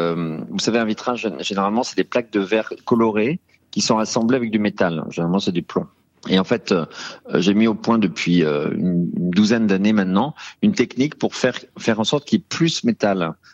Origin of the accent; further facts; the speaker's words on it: Château-Guibert, Pays de la Loire, France; Alors moi, je suis né en Vendée, je suis né à Luçon, mais j'ai grandi dès le troisième jour à Château-Guibert.